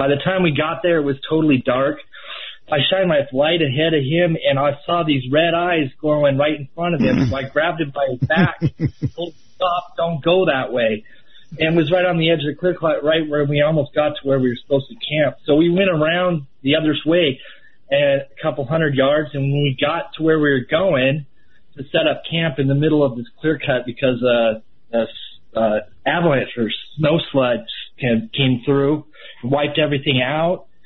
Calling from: Washington, United States; I'm from North Central Washington State, and have I got a story for you guys.

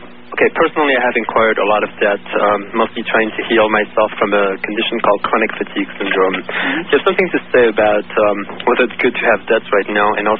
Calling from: Palo Alto, California, United States; I'm calling from Palo Alto.

